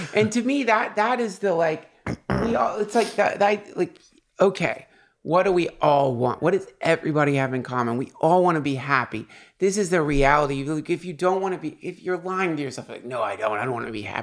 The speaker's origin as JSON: {"language": "English", "town": "St. Simons Island", "region": "Georgia", "country": "United States", "tie": "born or raised there", "said": "I grew up in St. Simons Island, Georgia, or I spent my childhood there, and I go back there sometimes"}